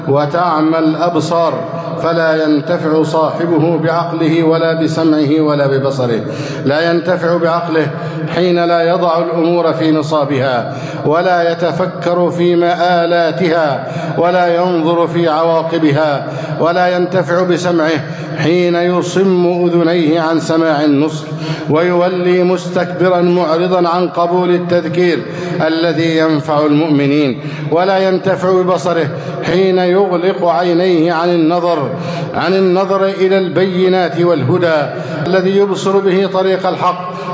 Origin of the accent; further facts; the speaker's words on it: Egypt; اللهم احفظ بلدنا مصر أمناً أماناً، سخاءً رخاءً، وسائر بلاد المسلمين.